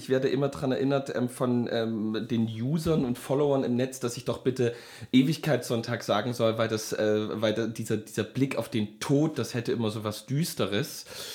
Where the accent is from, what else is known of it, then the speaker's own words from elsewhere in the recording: Dresden, Saxony, Germany; born there; Ich bin in Dresden geboren